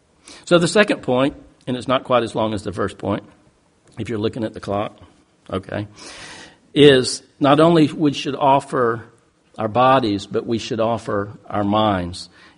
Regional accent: Thailand; I grew up in Thailand, as I said.

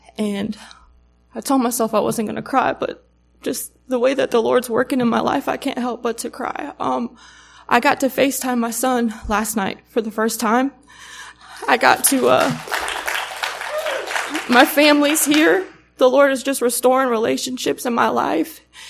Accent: Ocala, Florida, United States; also born or lived in Gainesville; So I'm 32 years old. I was born in Gainesville, Florida, and I was raised in Ocala, Florida. I come from a broken home.

